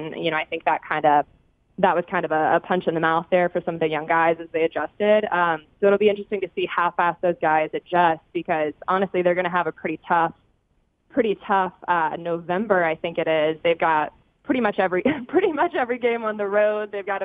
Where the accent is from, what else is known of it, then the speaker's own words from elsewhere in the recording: Fayetteville, Georgia, United States; moved away as an adult; now in Pittsburgh, United States; but I'm actually originally from Georgia. So I'm from Fayetteville, born and raised, went to high school there, and then went to college at UGA